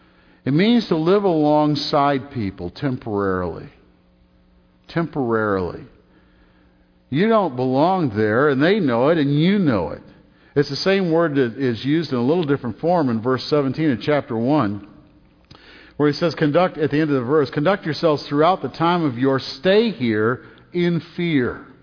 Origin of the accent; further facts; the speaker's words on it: Michigan, United States; also born or lived in Indiana; I'm from Michigan. You know, when I graduated from college, I'd spent 4 years at Taylor in Indiana